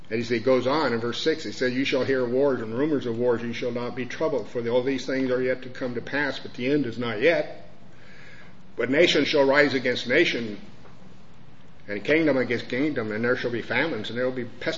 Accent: Oregon, United States; I grew up in Oregon where we saw a lot of sawmills.

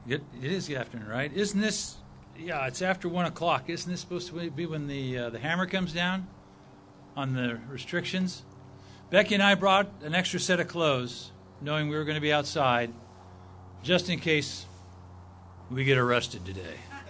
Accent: Pasadena, California, United States; born there; I'm a California native. I was born in Pasadena.

